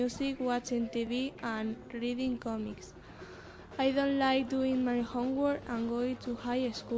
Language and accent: English; Madrid, Community of Madrid, Spain; English is a second language; now in Leganés, Spain; I'm 13 years old and I'm from Madrid, but I live in Leganés.